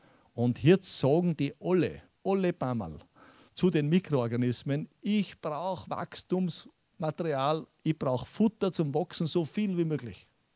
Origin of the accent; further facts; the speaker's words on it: Salzburg, Austria; Das ist genau das Gleiche, wie wenn ich als Salzburger nach Vorarlberg komme.